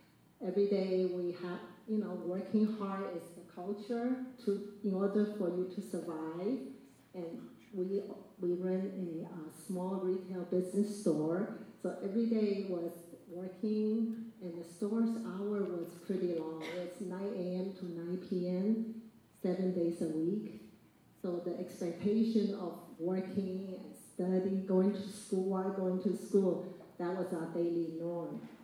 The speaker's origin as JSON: {"language": "English", "country": "Taiwan", "tie": "born or raised there", "moved": "yes", "lives_now": "United States", "said": "Yeah, so childhood in Taiwan, I had a lot of profound memories with families and friends"}